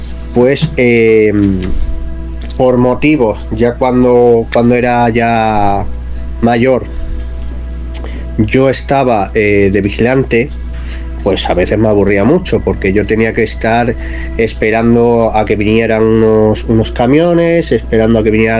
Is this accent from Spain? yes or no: yes; Spain; yo soy de España.